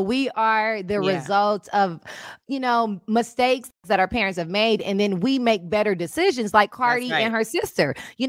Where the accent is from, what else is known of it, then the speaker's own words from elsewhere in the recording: Los Angeles, California, United States; I'm a 12-year in a row Coachella, born and raised in Los Angeles, Indio goer.